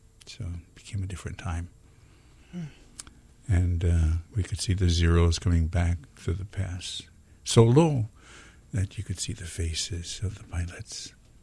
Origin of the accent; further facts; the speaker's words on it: Waimanalo, Hawaii, United States; also born or lived in Kaimuki; I grew up originally in Waimanalo, but spent a good time of my life in Kaimoki.